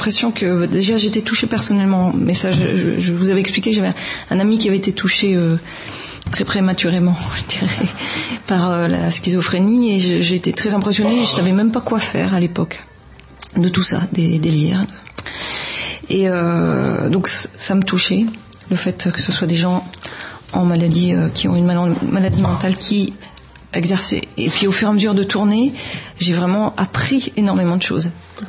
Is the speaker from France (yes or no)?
yes; Lille, Hauts-de-France, France; Je suis de Lille.